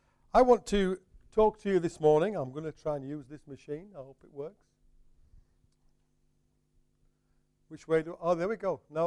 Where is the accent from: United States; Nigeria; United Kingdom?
United Kingdom; Yorkshire and the Humber; now in London, United Kingdom; I've been in London for a while. But it's down south somewhere, being a Yorkshireman, don't bother me.